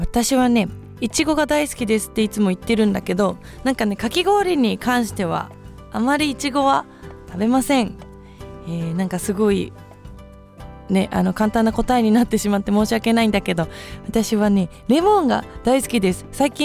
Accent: Nagano, Japan; 私はですね、長野県出身なので海がないんです。海なし県でずっと育っていたので、

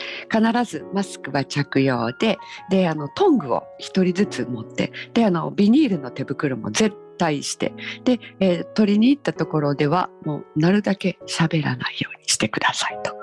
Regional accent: Osaka, Japan; うちあの大阪、私大阪ですけれども、

